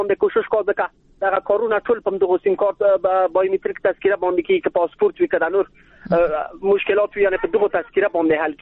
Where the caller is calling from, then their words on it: Maidan Wardak, Afghanistan; انده وردګونه